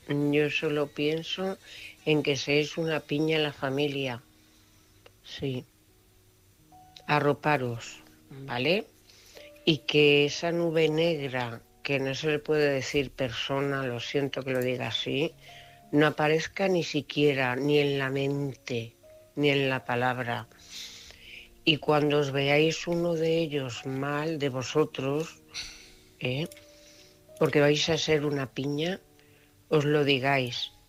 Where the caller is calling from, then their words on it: Cuenca, Castilla-La Mancha, Spain; corresponsal de Cuenca.